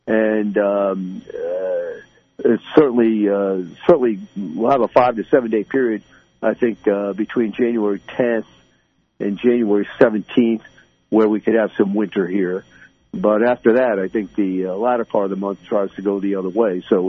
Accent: New Jersey, United States; we would end our set with … because I'm from New Jersey and I can't sing

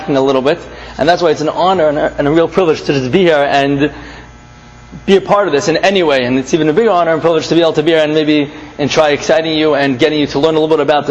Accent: Brooklyn, New York, United States; growing up in Brooklyn, I didn't have a chance to. I love Brooklyn

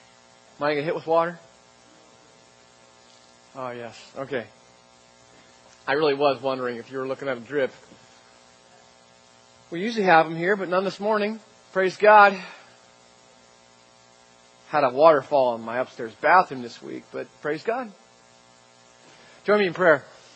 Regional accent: New Jersey, United States; Maybe it's because I'm from Jersey, but I know that you don't mess

